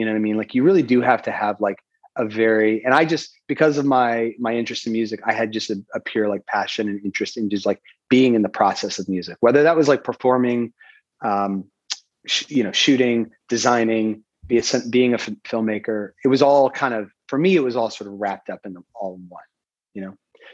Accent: Texas, United States; now in Brooklyn, United States; You know, I'm born and raised in Texas. I live in Brooklyn and have with my family for a while.

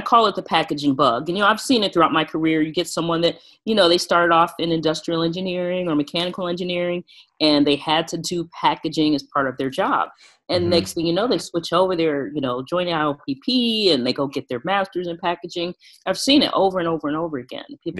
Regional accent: Detroit, Michigan, United States; them being in Detroit, I'm from Detroit, which was one of your questions

